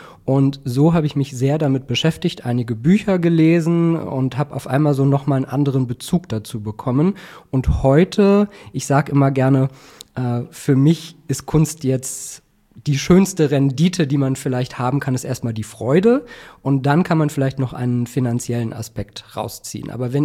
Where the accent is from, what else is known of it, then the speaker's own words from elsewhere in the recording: Berlin, Germany; in Berlin, wo ich herkomme